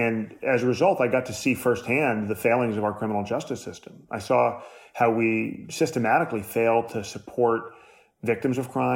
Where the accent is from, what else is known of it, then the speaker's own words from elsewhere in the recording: New York City, New York, United States; born there; You know, I was born in New York City in 1980.